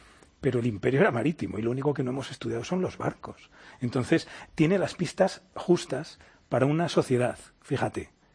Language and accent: Spanish; Segovia, Castile and León, Spain; Yo, como sabes, soy de Segovia, no tengo nada que ver con el mar